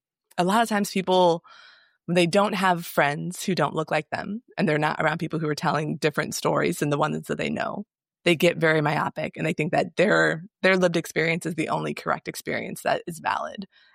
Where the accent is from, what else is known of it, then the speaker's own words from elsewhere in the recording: Virginia, United States; Sorry, my mind is blown because I'm from Virginia.